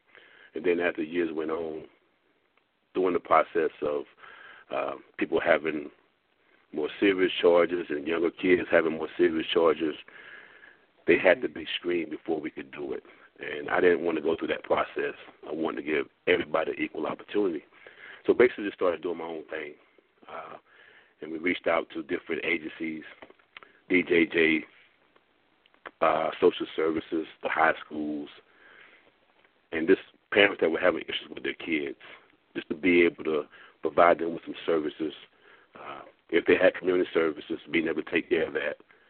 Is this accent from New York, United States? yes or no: no; Myrtle Beach, South Carolina, United States; And growing up in the Myrtle Beach area and always having positive people around me in some aspect